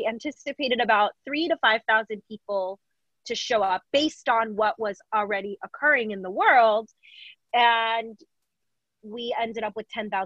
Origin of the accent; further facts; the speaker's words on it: New York, United States; We wanted it to be similar to street fairs that I grew up with in New York